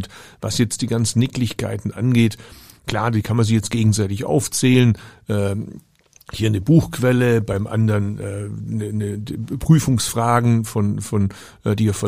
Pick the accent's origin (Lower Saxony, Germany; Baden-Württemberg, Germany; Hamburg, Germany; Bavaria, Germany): Baden-Württemberg, Germany; ich komme aus Baden-Württemberg.